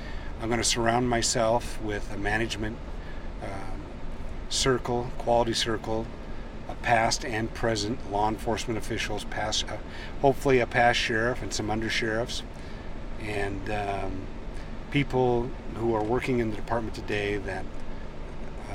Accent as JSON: {"language": "English", "town": "Libby", "region": "Montana", "country": "United States", "tie": "born or raised there", "said": "I have a terminal case of asbestosis from growing up in Libby, Montana."}